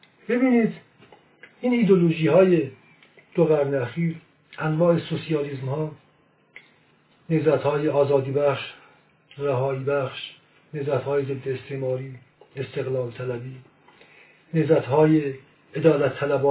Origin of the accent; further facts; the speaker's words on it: Sangsar, Semnan, Iran; 30 سال پیش ما در ولایتمون سنگسر یه مشتهد اعلم و منحصر به فردی داشتیم. اون موقع من شخصا بچه بودم.